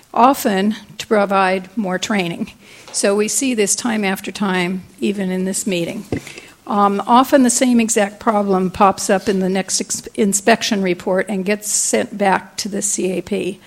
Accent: Shell Beach, California, United States; I'm from Shell Beach.

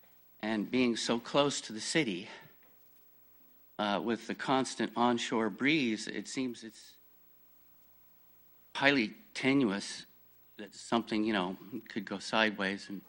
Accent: Santa Ynez, California, United States; I grew up with her in San Ynez.

